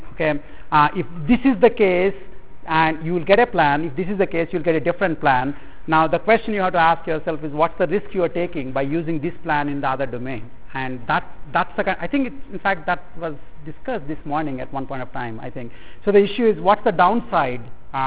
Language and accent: English; India; accent: Indian English; You know, I'm from India and I actually speak the Indian English, which is much more grammatical actually.